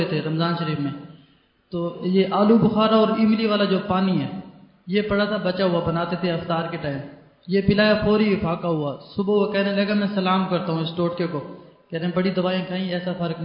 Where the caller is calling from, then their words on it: Tibba Sultanpur, Punjab, Pakistan; ٹیبا سلطان پور سے.